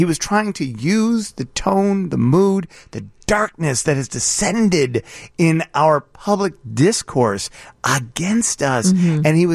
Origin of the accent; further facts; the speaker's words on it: Chicago, Illinois, United States; I'm so offended as a Chicagoan that this is happening and that nationally the story is turning into, yeah, see, it was bad in Chicago.